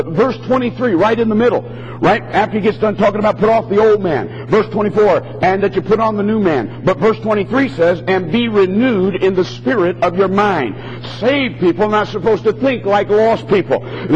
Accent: Detroit, Michigan, United States; born there; I was born in Detroit, Michigan, 1946.

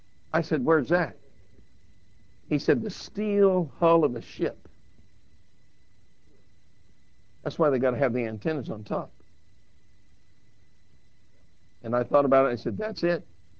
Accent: Colorado, United States; I was raised in Southern Colorado

